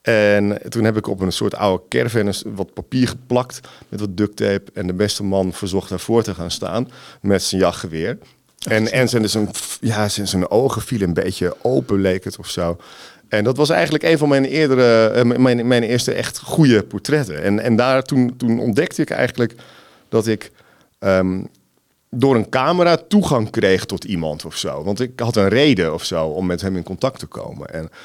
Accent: Groningen, Netherlands; moved away as an adult; Ik kom oorspronkelijk uit Groningen. Waar ik in een klein dorpje woonde.

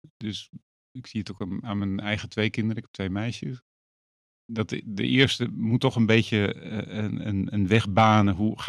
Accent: Friesland, Netherlands; born there; also born or lived in Amersfoort / Heerde; Wij reisden nogal door Nederland. Ik ben in Friesland geboren.

